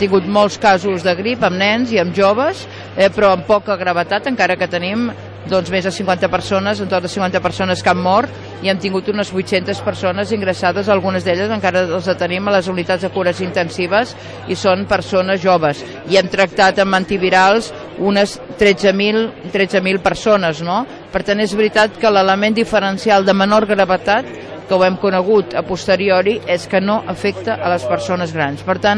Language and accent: Catalan; Sant Gregori, Catalonia, Spain; Les Planes, jo saben que sóc de Sant Gregori, de forma part dels meus paisatges totalment, i de casa meva